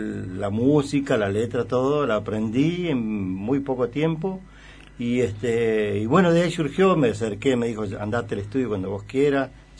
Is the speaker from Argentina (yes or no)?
yes; Río Chico, Argentina; yo vengo de la zona de Río Chico, de la meseta, ¿viste? Tiene dos nombres el pueblo, es tan grande. Tiene Cerro Mesa y Río Chico.